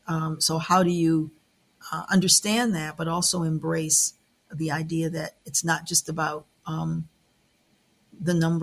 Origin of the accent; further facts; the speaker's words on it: Niagara Falls, New York, United States; So I grew up in Niagara Falls, New York. It's not a large Black community.